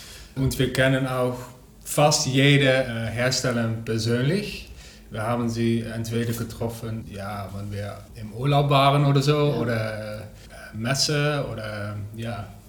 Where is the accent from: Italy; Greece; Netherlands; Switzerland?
Netherlands; German is a second language; also born or lived in France; now in Berlin, Germany; ich komme aus den Niederlanden. Ich bin hier seit 2 Jahren in Berlin. Vorher war ich vor 4 Jahren in Frankreich.